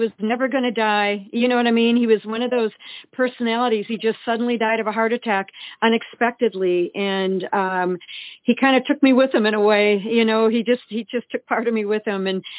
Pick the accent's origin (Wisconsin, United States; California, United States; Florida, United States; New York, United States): Wisconsin, United States; Eau Claire; We grew up in Eau Claire, Wisconsin.